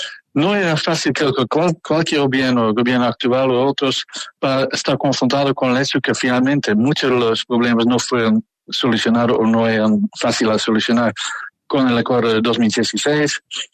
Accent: Rotterdam, South Holland, Netherlands; Spanish is a second language; yo soy yo mismo de Rotterdam, de Holanda, es una ciudad que sufre o tiene realmente también mucho que ver con las importaciones de las drogas ilícitas.

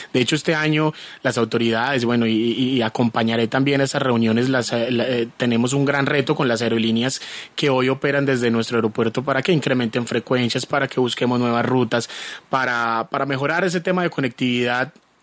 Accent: Colombia; tanto los extranjeros vengan a recorrer nuestro territorio como los colombianos viajemos por Colombia

